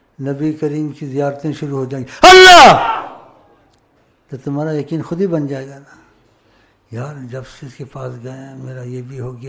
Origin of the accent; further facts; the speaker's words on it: Punjab, Pakistan; Urdu is a second language; تو اردو ان سے بیچاروں سے ایسی، ہم پنجابی ہیں.